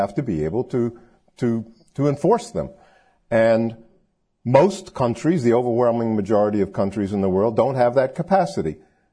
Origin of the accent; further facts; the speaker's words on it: United States; But as an American, I don't think an ally of the United States